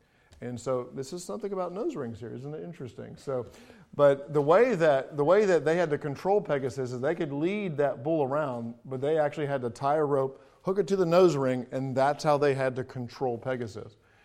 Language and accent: English; England, United Kingdom; I know growing up in England, I actually grew up on a cattle farm for a time.